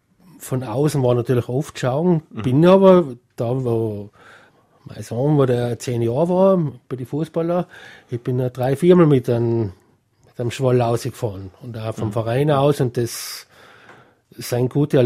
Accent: Inzing, Tyrol, Austria; bei Inzing, den Dorf, wo ich herkomme, da sind auch Zugezogene, haben gespielt

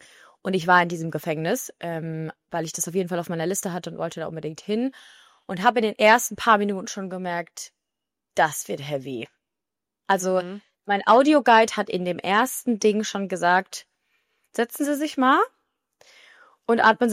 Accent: Germany; Und ich quasi als Deutsche einfach einreisen kann.

